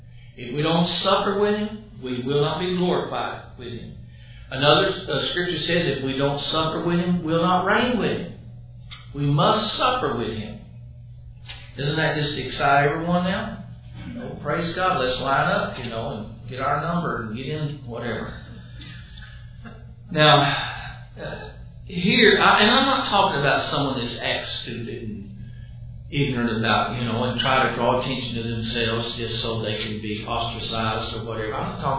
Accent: Dallas, Texas, United States; When I was young, church I grew up in Dallas, there was a friend

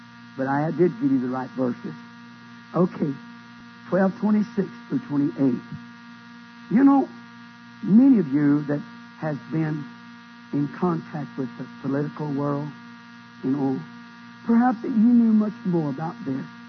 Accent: United States; But brother and sister, I'm glad that I'm an American.

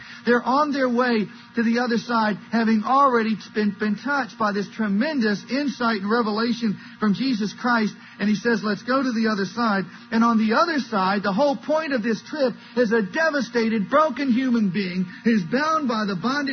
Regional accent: Virginia, United States; I grew up in Northern Virginia, and I'll tell you the thing that was interesting to me about living in Northern Virginia. I grew up there. I moved there when I was in fourth grade, and I stayed there through college.

